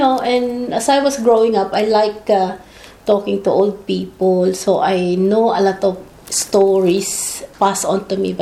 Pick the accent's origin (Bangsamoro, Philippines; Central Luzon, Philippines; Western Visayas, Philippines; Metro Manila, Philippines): Central Luzon, Philippines; Casiguran; and when I was growing up, I was born in Kasiguran, the home of the Negritos, the Agta or the Dumagat. And when I was growing up, I remember I'm mixing with them all the time.